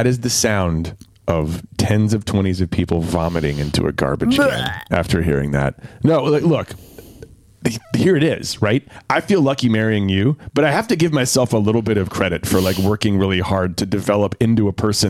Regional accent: Durham, North Carolina, United States; And they played as the Durham Bulls minor league franchise when I grew up in Durham.

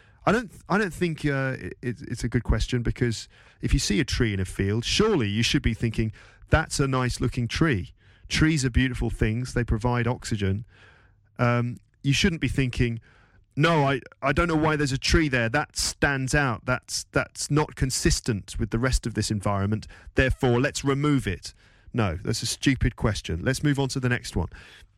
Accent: United Kingdom; I'm still British.

